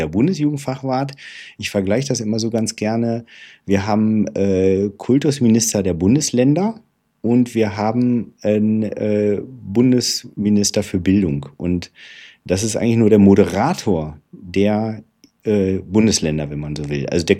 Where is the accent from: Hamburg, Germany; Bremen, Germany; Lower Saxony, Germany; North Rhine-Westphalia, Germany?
Lower Saxony, Germany; Neustadt am Rübenberge; Ich stamme ursprünglich aus Neustadt am Rübenberge